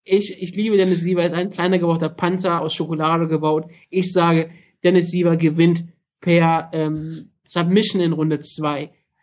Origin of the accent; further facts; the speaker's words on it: Germany; Aber wir sind Deutsche, wir hypen ihn so, wie es nur geht.